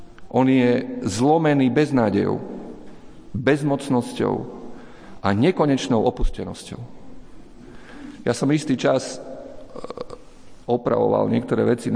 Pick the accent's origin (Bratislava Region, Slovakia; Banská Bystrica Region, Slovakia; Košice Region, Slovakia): Košice Region, Slovakia; Iňačovce; U nás na východe v Iňačovciach boli bohoslužby